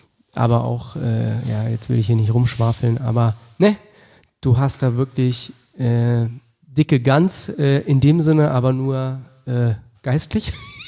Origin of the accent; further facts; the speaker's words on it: Wolfsburg, Lower Saxony, Germany; Ich bin in Wolfsburg groß geworden